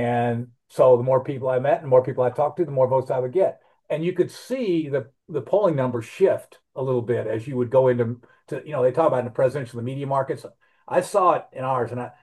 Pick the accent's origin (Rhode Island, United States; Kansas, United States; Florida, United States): Kansas, United States; DeSoto; They think you have a different message to people who live in my hometown of DeSoto than you do the people who live in North City or in Kansas City.